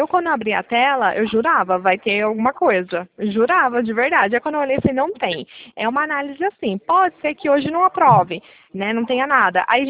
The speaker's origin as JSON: {"language": "Portuguese", "town": "Pirassununga", "region": "São Paulo", "country": "Brazil", "said": "Eu sou de Pirassununga, interior de São Paulo."}